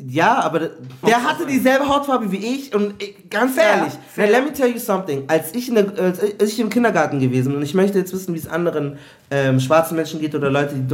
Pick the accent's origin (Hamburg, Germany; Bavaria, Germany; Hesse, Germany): Bavaria, Germany; Munich; Aber ich bin auch aus München.